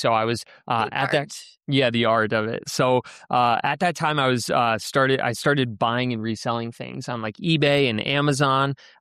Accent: Glens Falls, New York, United States; I was born right here in Glens Falls. I graduated Glens Falls High School in 2013.

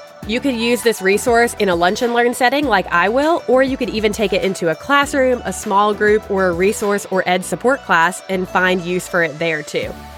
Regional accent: Florida, United States; I was actually more familiar with Tampa and that area because my hometown is about an hour away from there

